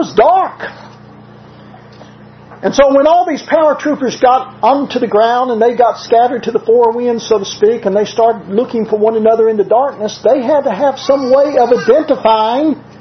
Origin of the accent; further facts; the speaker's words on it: the South, United States; accent: southern; now in New Jersey, United States; though I've been living in New Jersey 28 years, I'm not offended by it. I just can't seem to shake my southern accent completely.